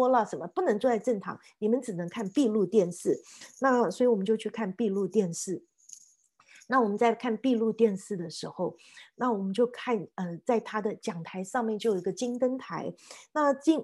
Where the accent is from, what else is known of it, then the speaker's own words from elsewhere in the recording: China; 就拿出我们中国人的啊冲啊